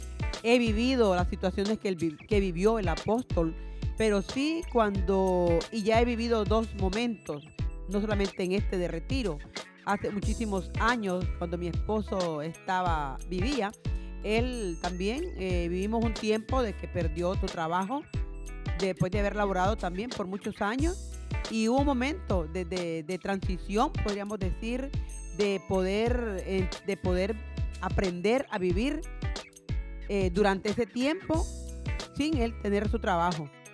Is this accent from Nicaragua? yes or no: yes; Nicaragua; Allá en mi país, Nicaragua.